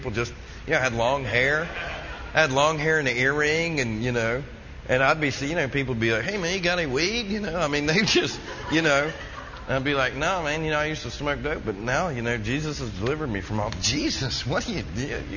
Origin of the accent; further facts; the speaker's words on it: the South, United States; And, you know, I grew up in the South. I was born and raised here. Family's been here like 275 years.